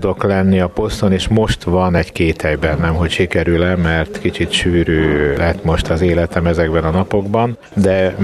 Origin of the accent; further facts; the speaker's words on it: Budapest, Hungary; Mondjuk én egy budapesti vagyok